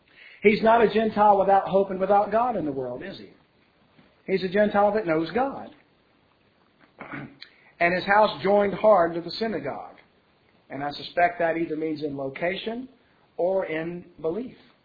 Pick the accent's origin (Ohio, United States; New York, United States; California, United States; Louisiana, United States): Louisiana, United States; That, now see, I'm from Louisiana.